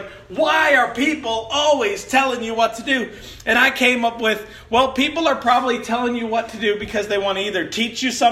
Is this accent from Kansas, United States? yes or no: no; Chicago, Illinois, United States; Folks, I grew up in Chicago. We bought our milk at the grocery store.